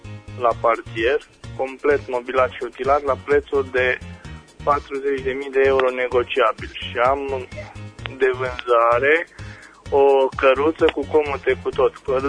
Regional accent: Băile Herculane, Caraș-Severin, Romania; sunt din Băile Herculane

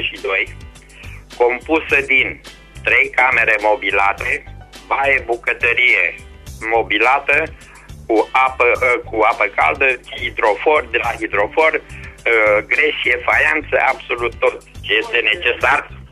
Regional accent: Timișoara, Timiș County, Romania; sunt din Timișoara.

